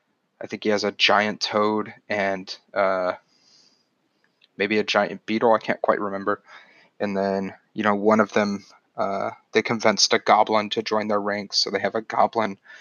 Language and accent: English; Texas, United States; we're both from Texas, but neither of us really have the Texas accent, so we kind of force it for the episodes